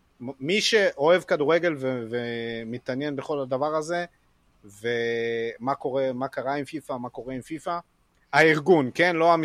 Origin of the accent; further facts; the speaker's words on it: Brazil; מה אני אעשה? ברזילאי, זה בדם, זה מה יש.